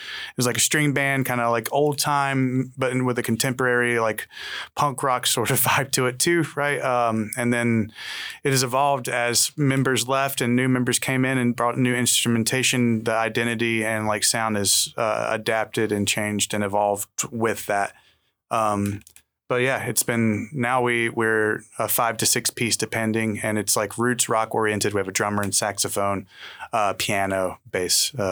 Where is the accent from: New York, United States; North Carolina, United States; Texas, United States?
North Carolina, United States; Which I'm from North Carolina originally